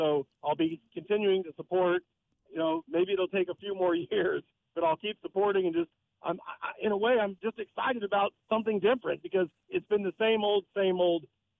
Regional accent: Los Angeles, California, United States; moved away as an adult; growing up in Los Angeles, I'm a Rams fan, and I moved up here 20-plus years ago

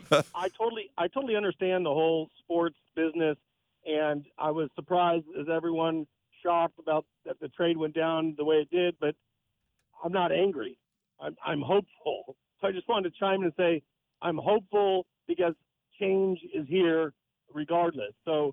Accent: Los Angeles, California, United States; moved away as an adult; growing up in Los Angeles, I'm a Rams fan, and I moved up here 20-plus years ago

